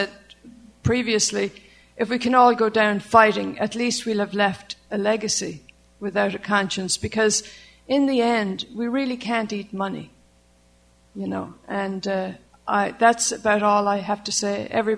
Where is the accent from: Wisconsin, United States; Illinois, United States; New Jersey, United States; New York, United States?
New Jersey, United States; Ocean City; We come from Ocean City, New Jersey, which is about 8 miles south of Atlantic City.